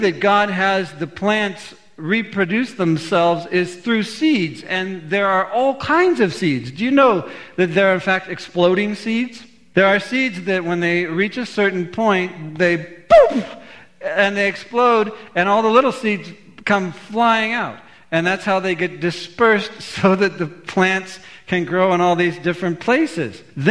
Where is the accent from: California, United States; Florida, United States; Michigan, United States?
California, United States; When I was a kid growing up in Orange County, out in California, it was called that because here was this little town called Anaheim, about 70,000 people